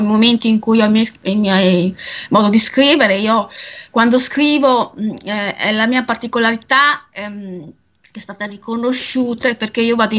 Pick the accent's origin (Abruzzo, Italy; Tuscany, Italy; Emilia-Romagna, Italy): Emilia-Romagna, Italy; Bologna; io sono di Bologna, però ho una vena appunto romagnola, mia mamma era di Alfonsine, quindi sono nata a Bologna, però di sangue romagnolo e anche la mia bisnonna era argentina, quindi sono metà romagnola e metà argentina.